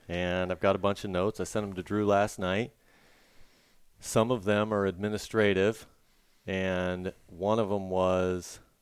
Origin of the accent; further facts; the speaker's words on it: Delaware, United States; And you asked me if I'm from Delaware. Yes, I'm from Delaware.